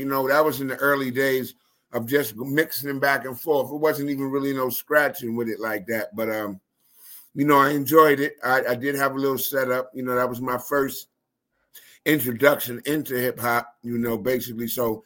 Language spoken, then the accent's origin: English; New Rochelle, New York, United States; also born or lived in Bronx; I was living in the Bronx. I was born in the Bronx, moved to New Rochelle. Alamo moved to New Rochelle also about a year after I did.